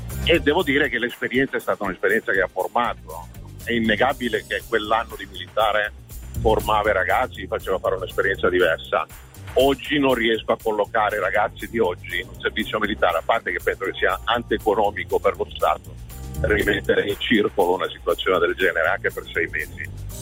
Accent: Sicily, Italy; now in Pescia, Italy; Io vivo a Pescia, sono siciliano.

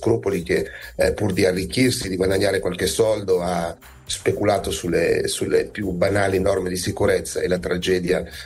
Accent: Switzerland; io sono svizzero e vivo in Svizzera.

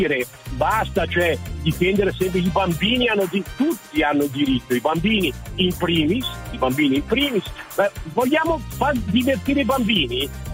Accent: Lecco, Lombardy, Italy; Io sono di Lecco, abito in provincia di Lecco.

